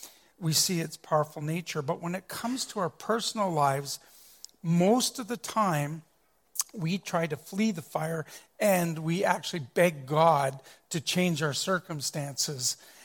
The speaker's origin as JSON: {"language": "English", "region": "Ontario", "country": "Canada", "tie": "born or raised there", "said": "When I was growing up in Ontario, I remember countless trips to Midland, Ontario, where they have maple trees, tons of maple trees."}